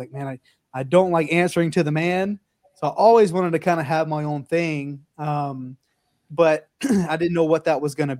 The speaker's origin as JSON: {"language": "English", "region": "South Carolina", "country": "United States", "said": "I'm from the South, from South Carolina. So it was fried chicken and lemonade and stuff."}